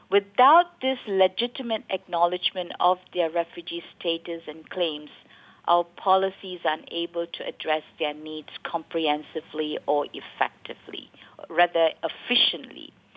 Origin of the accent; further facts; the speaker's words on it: Malaysia; in terms of the Malaysian citizens' perspective, us as Malaysian.